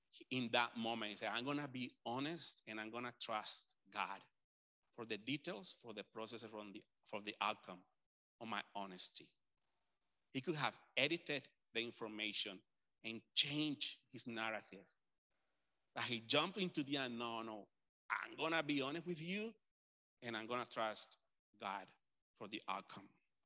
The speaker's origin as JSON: {"language": "English", "region": "Caribbean coast", "country": "Colombia", "said": "I'm from Colombia. And sometimes I am from the area in Colombia where there is this, I think it's just a bad reputation where people from the coast in Colombia, like the Caribbean"}